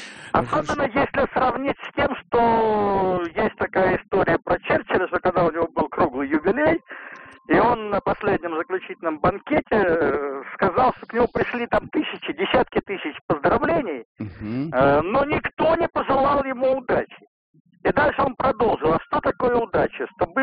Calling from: Moscow, Russia; Я из Москвы.

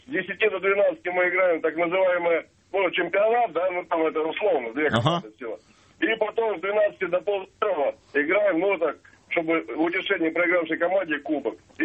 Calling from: Saint Petersburg, Russia; я из Санкт-Петербурга.

